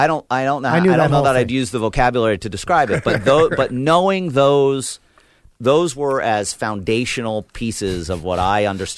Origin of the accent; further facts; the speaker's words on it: New York, United States; Outside of Schenectady.